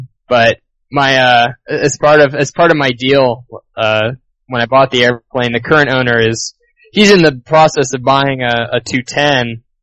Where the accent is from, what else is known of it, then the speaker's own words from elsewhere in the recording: Ohio, United States; now in San Francisco, United States; Originally I'm from West Central Ohio.